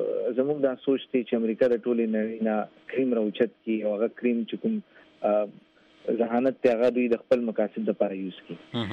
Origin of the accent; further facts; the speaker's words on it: Pakistan; زه یو پاکستاني یم، زه پښتون یم، نو زه د پاکستان هم شهري یم